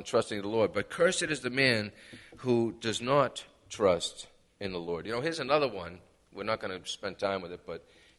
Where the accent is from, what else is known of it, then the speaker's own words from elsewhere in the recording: Brockton, Massachusetts, United States; when I grew up in, growing up in Brockton, I grew up in a tough area, and I had to learn how to fight.